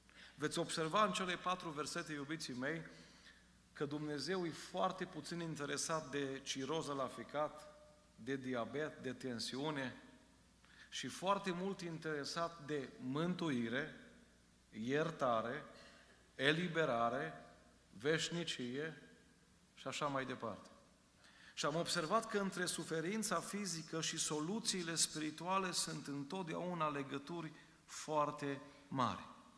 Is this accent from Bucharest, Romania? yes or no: no; Arad, Arad County, Romania; Am copilărit la Biserica Michalaca din Arad